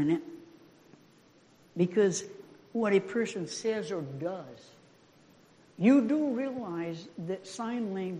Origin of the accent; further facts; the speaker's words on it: Maine, United States; now in Montana, United States; And really, I'm proud to have been born in Maine, you know. I'm glad I'm from New England. I think that was good roots. And I can tell you, I'm really glad I live in Montana.